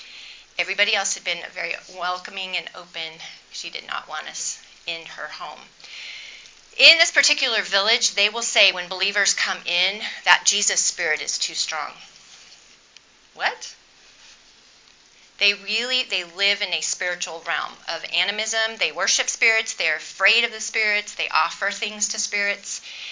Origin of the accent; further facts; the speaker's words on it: the South, United States; I was from the South. I knew culture was different in different places.